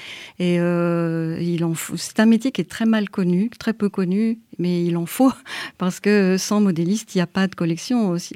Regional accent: Paris, Île-de-France, France; born there; Je suis née à Paris dans une famille de femmes ouvrières qui tiraient l'aiguille dans les ateliers de couture à l'époque.

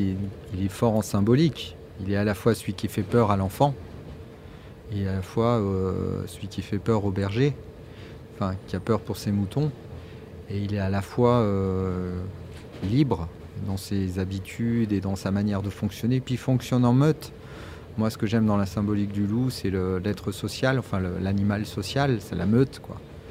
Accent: Auvergne-Rhône-Alpes, France; puisqu'on est de Haute-Savoie.

